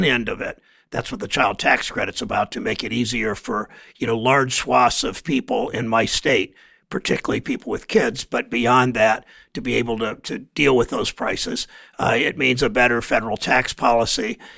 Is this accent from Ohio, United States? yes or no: yes; Mansfield, Ohio, United States; a bad trade agreement that costs jobs in my hometown of Mansfield or Springfield or Akron